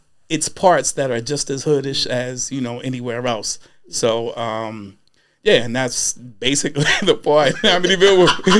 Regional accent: Amityville, New York, United States; The thing is, I'm from Amityville, right?

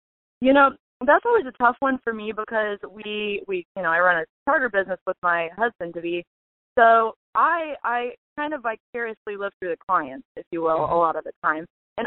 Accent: Midwest, United States; I mean, I grew up in the Midwest, 16 acres out off the Missouri River Valley, and Daddy is just a big outdoorsman

